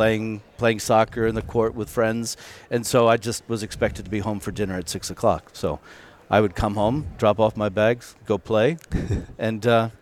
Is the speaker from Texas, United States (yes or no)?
no; Virginia, United States; Well, I grew up outside of Washington, D.C., in Virginia. More or less, my dad's job caused us to move around quite a bit. But Virginia, I was born there. I think of myself as having been raised there.